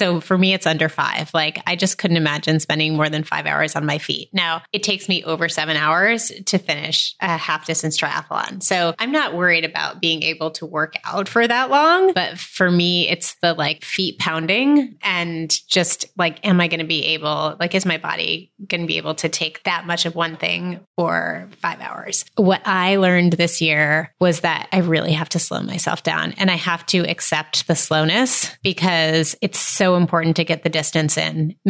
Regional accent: Syracuse, New York, United States; I had this great experience growing up in Syracuse, New York.

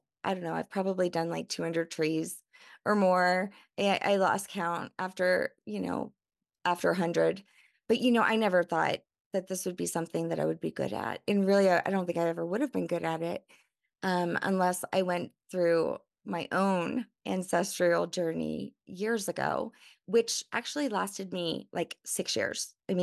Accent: New Orleans, Louisiana, United States; So, but I am originally from New Orleans, so I kind of knew that I would maybe have some surprises in my DNA test, which I did.

